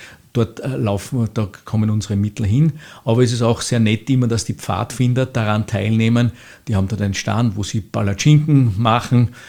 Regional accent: Salzburg, Austria; Ich bin geborener Salzburger. Meine Mutter war sehr stark engagiert in der Pfarre in Salzburg, wo wir halt zu Hause waren

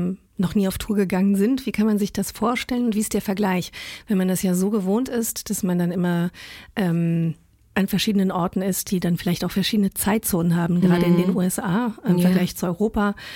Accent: Luxembourg; Ich bin ja in Luxemburg aufgewachsen, eine ganz große italienische Community

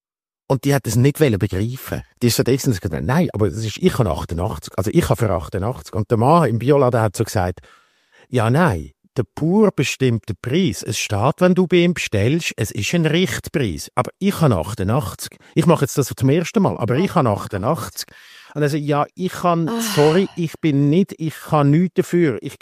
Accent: Switzerland; die gibt es bei uns in der Schweiz auch

